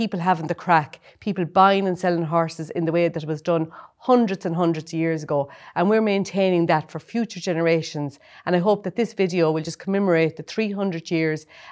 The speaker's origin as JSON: {"language": "English", "town": "Ballinasloe", "region": "County Galway", "country": "Ireland", "said": "I'm from Ballinasloe"}